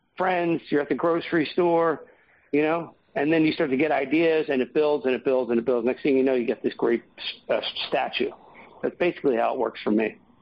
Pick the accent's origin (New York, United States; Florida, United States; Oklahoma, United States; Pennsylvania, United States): Pennsylvania, United States; Philadelphia; I'm from Philly. We don't wave. You know, you get robbed if you wave at people where I'm from in South Philly.